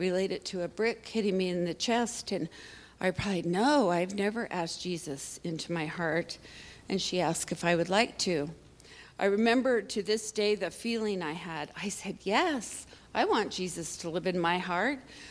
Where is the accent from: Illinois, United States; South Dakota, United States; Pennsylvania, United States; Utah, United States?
Utah, United States; Wellsville; As some of you know, I was born and raised in the Mormon Church in Wellsville, Utah.